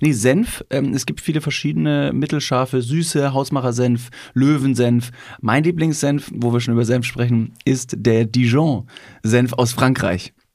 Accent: Bavaria, Germany; Ich komme ja aus Bayern.

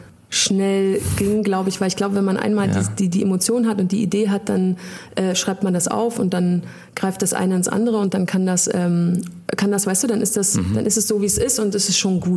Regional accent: East Germany, Germany; Wir sind im Osten groß geworden

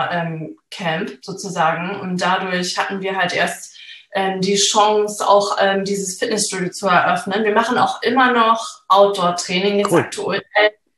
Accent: Flensburg, Schleswig-Holstein, Germany; Also kurzer und knackiger einfach. Und also ich komme aus Flensburg, bin 28 Jahre alt

